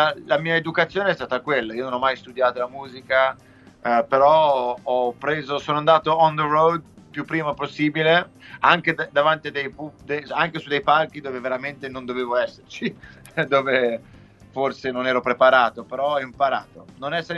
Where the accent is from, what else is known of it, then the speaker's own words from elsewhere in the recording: Liguria, Italy; Io, essendo ligure, la nostalgia ce l'ho nel DNA.